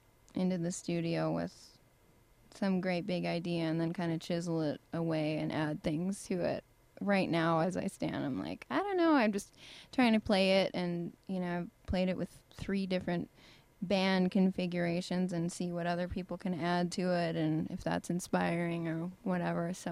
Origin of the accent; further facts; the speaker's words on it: Rapid City, South Dakota, United States; it's not quite as bad here as it is in my hometown in Rapid City, South Dakota, which is.